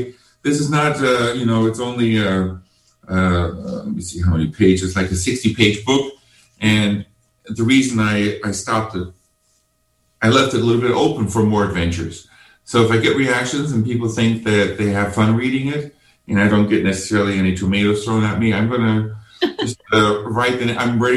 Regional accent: Germany; moved away as an adult; now in United States; I was raised in Germany. And I lived there till I was about 29 years old, and then met my wife there, and we got married in Germany, and then came to the States

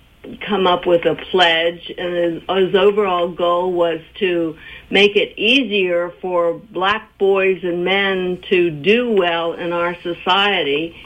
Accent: Virginia, United States; I grew up in Northern Virginia, but I studied and I worked all over the state.

